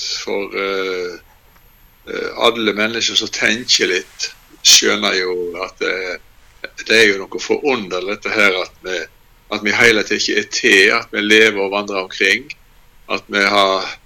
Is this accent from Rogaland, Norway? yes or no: no; Granvin, Vestland, Norway; Jeg kommer fra Granvin, ja.